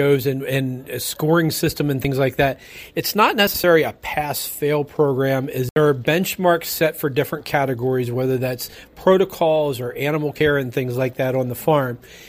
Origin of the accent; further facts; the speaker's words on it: Trout Run, Pennsylvania, United States; I'm from Trout Run, Pennsylvania